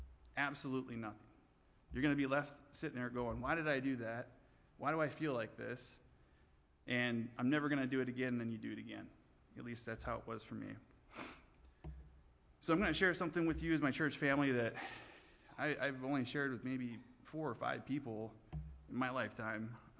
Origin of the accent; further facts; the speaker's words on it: Michigan, United States; My wife was from Michigan. I'm from Michigan. We moved back here